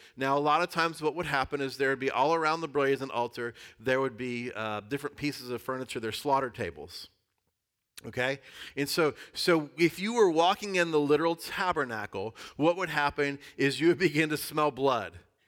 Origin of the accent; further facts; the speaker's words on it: United States; I don't believe Christians are the better way because I'm from America.